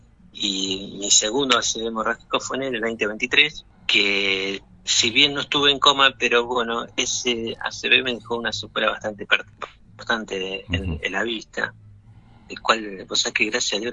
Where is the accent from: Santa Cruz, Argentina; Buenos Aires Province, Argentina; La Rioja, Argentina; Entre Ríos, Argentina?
Buenos Aires Province, Argentina; Las Flores; cada vez que vuelvo ahí a Las Flores, obviamente, es mi ciudad natal y siempre estoy ahí